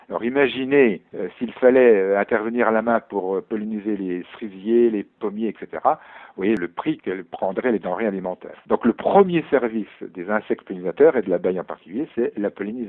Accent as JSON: {"language": "French", "region": "Grand Est", "country": "France", "said": "Moi, je suis originaire des Vosges à l'origine"}